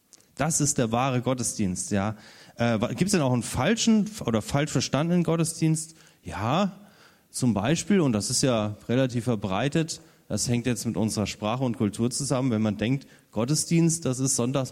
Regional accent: Hesse, Germany; Ich komme ja aus Hessen

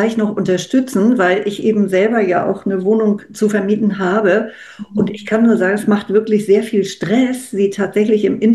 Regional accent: Germany; Und das Erste, was mir aufgefallen ist als Deutsche, das heißt feeling-home.at.

